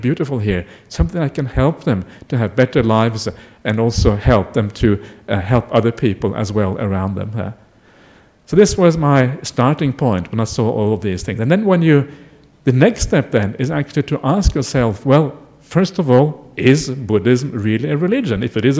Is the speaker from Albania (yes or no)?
no; Norway; when I grew up in Norway, religion was like a big no-no.